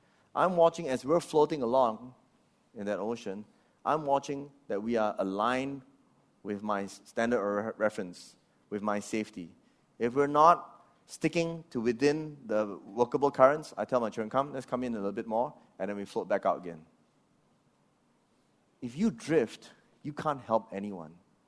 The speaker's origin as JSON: {"language": "English", "country": "Australia", "moved": "yes", "lives_now": "Singapore", "said": "I'm a migrant myself. I came from Australia here. I have permanent residency in Singapore and Australia."}